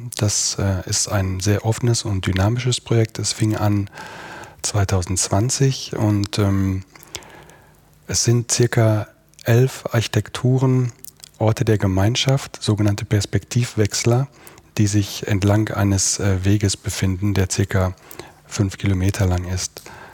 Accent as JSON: {"language": "German", "region": "North Rhine-Westphalia", "country": "Germany", "tie": "born or raised there", "said": "ich bin aufgewachsen, nicht allzu weit von hier im Sauerland, pendel quasi jeden Morgen circa 15 Minuten von meinem Heimatort hier ins Büro und bin aufgrund meiner Vergangenheit, meiner Jugend sehr verwurzelt mit dem Ort."}